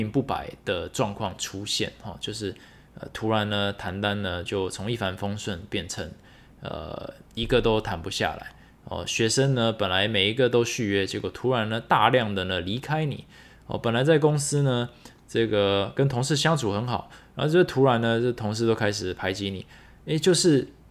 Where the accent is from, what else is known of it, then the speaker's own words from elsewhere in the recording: Taiwan; 我们是生在台湾，我们活在台湾